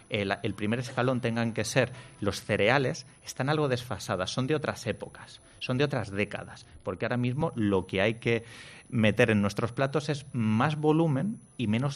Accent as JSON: {"language": "Spanish", "region": "Castilla-La Mancha", "country": "Spain", "said": "La harina, yo que soy manchego, tierra de molinos"}